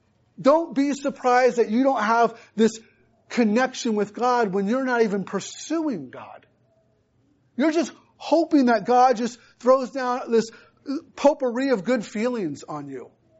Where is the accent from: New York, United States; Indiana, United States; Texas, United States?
Indiana, United States; I grew up in Indiana. And in southern Indiana, we have caves.